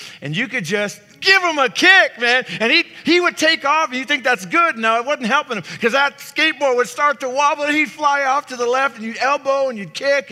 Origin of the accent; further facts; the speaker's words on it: Sunland, California, United States; I grew up in Southern California, in, to be specific, Sunland, California, the motherland.